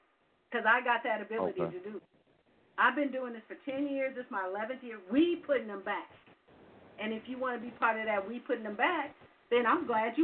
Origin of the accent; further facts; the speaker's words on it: California, United States; I'm from Southern California, so 818 is my territory, right?